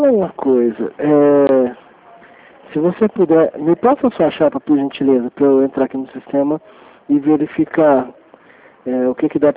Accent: Franca, São Paulo, Brazil; Eu também sou daqui de Franca, tá, Elaine?

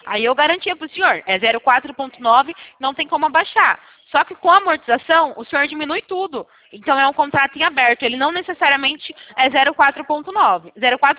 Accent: Sumaré, São Paulo, Brazil; Eu sou de Sumaré, interior de São

